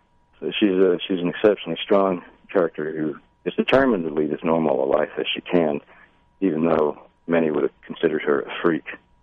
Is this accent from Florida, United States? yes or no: no; Meridian, Mississippi, United States; which is based on my hometown, Meridian.